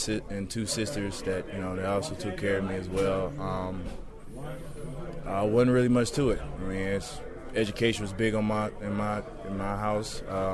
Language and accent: English; Lilburn, Georgia, United States; also born or lived in College Park; I'm originally from College Park, moved to Lilburn, grew up in Lilburn, Lilburn, Georgia.